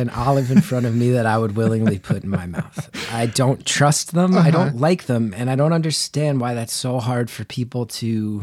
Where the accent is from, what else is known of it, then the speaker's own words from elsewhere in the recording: New Jersey, United States; I am from Northern New Jersey, so I'm not a fool.